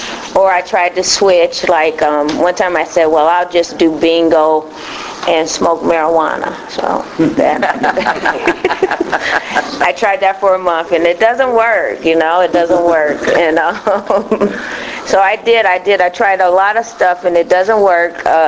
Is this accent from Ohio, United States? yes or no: yes; Cleveland, Ohio, United States; moved away; I'm from Cleveland, Ohio, and that's where I did most of my using. And then I moved to Pennsylvania, and I began to use there.